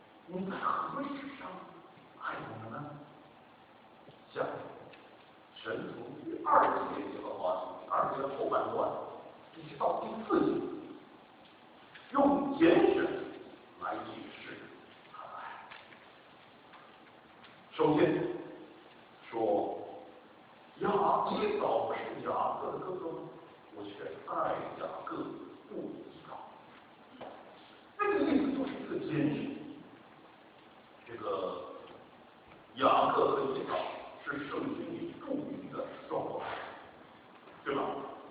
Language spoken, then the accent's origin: Chinese; Beijing, China; accent: Beijing; 今天我讲话像北京腔啊，有点北京腔。北京腔的这个就说，你在哪儿？不知道啊，我说我是北京人啊，所以一般都不愿意讲是从美国回来的啊。